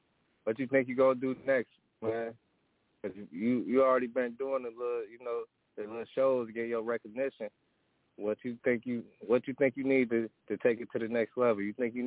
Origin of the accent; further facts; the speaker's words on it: Minneapolis, Minnesota, United States; I'm from Minnesota, man, Minneapolis.